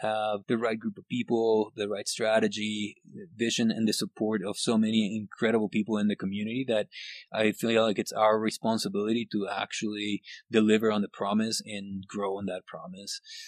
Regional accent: Guatemala; I grew up in Guatemala.

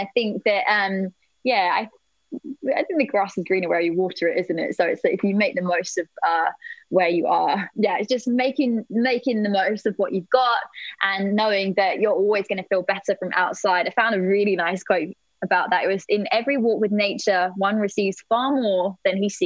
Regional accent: United Kingdom; I think particularly probably as British people, we are a little bit of a sucker for letting the weather take over

